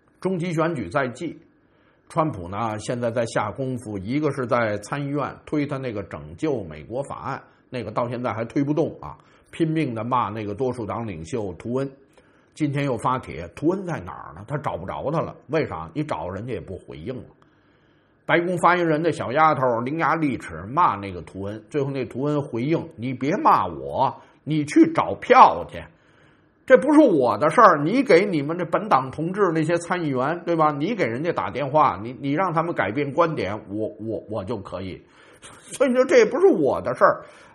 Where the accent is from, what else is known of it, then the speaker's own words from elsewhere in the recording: China; 我们中国人就是钻各种漏洞，占各种小便宜，